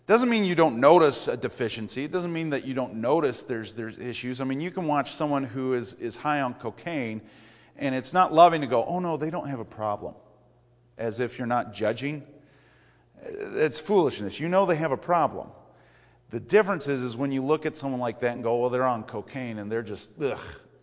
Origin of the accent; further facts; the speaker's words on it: Denver, Colorado, United States; where I come from Denver.